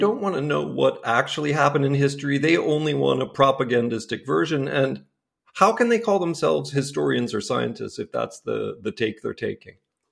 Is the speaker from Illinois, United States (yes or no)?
no; Bethlehem, Pennsylvania, United States; also born or lived in Florida; I was born in Florida, but we moved up to Pennsylvania when I was a little kid. And so I was raised outside of Bethlehem, Pennsylvania in the Moravian settlement there.